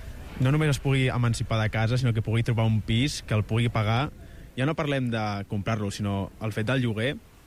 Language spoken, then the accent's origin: Catalan; Badalona, Catalonia, Spain; jo tinc sort de viure al costat de Barcelona, soc de Badalona